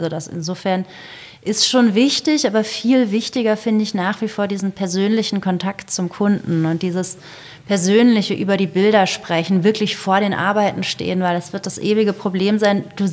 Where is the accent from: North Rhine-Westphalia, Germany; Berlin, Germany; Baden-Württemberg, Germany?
Baden-Württemberg, Germany; Freiburg; moved away as an adult; also born or lived in Lörrach; now in Hamburg, Germany; Ich bin in Lörrach geboren. Das ist auf der deutschen Seite, aber gegenüber der Schweiz, gegenüber von Basel. Und bin dann in Freiburg groß geworden und bin zum Studium nach Hamburg gekommen.